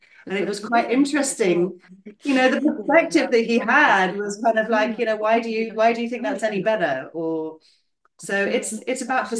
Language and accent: English; Kathmandu, Bagmati, Nepal; I live in Nepal. So I grew up in Nepal, in Kathmandu.